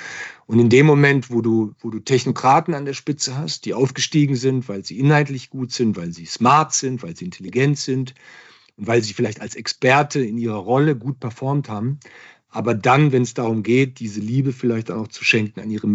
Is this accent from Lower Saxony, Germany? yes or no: no; Baden-Württemberg, Germany; Ich meine, ich komme aus Baden-Württemberg.